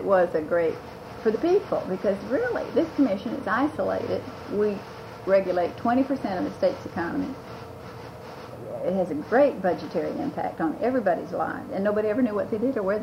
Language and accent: English; Atlanta, Georgia, United States; I've lived in Florida 19 years. I came from Atlanta. I was a Democrat in Atlanta.